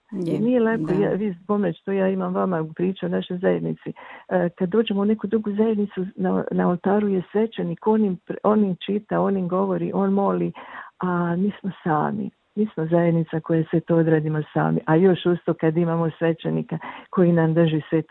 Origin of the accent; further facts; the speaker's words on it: Bosnia & Herzegovina; ja sam iz Bosne gdje je već davno majka Tripodivna došla u naše krajeve.